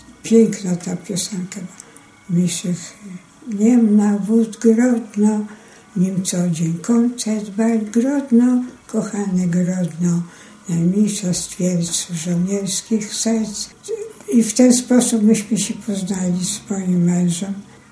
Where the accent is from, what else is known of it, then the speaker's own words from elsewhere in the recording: Przemyślany, Lviv Oblast, Ukraine; 17 maja 1924 roku. Pochodzę z urodzenia mego miasta Przemyślany, województwo lwowskie.